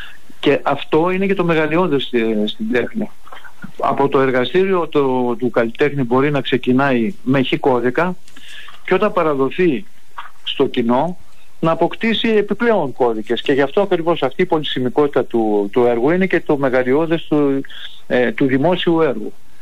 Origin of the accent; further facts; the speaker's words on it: Thessaloniki, Central Macedonia, Greece; το ότι είμαι Θεσσαλονικιός, είναι ακόμη μεγαλύτερη.